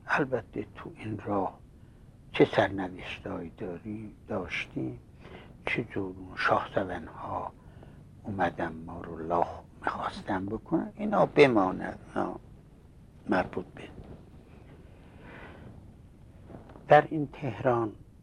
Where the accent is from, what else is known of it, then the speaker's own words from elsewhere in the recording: Iran; accent: Azerbaijani; Persian is a second language; لهجه ای داشتم، الانم دارم، هر کسی با ما اولین دفعه صحبت بکنه میفهمی که ما آذربایجانی هستیم، آذری هستیم، از لهجه‌مون میفهمم.